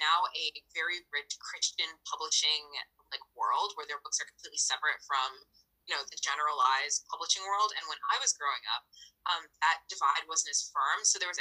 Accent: Scotland, United Kingdom; I'm a Scottish girl.

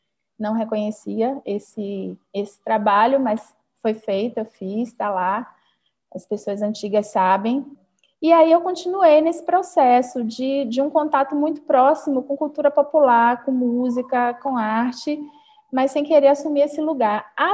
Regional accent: Salvador, Bahia, Brazil; nasci no Pelourinho, onde eu fui criada também

